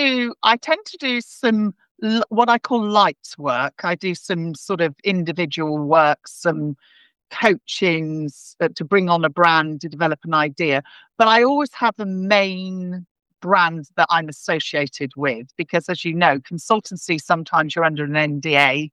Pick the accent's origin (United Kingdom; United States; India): United Kingdom; I'm a British woman.